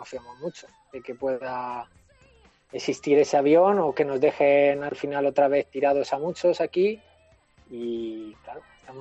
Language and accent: Spanish; Spain; now in Bolivia; En el grupo estamos 120, pero dicen que en Bolivia somos como 600 españoles.